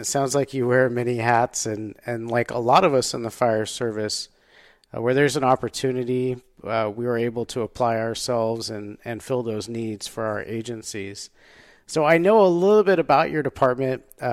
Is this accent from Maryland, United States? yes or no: no; Sacramento, California, United States; I was like, that's, you know, I'm from that area too.